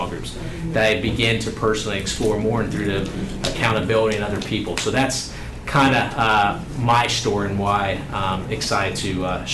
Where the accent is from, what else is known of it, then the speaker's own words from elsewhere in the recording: Houston, Texas, United States; I grew up here in Houston, and I did not go to church. I went to school in Nashville, college, came back